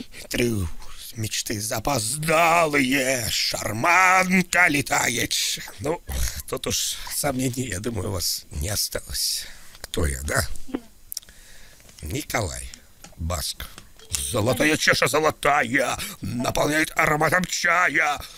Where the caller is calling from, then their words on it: Moscow, Russia; Я из Москвы вам звоню вообще-то.